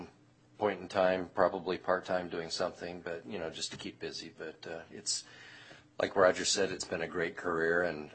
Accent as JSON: {"language": "English", "region": "Colorado", "country": "United States", "moved": "as an adult", "said": "I came from Colorado. In 1994, they needed a park superintendent, and I was fortunate enough to land that job."}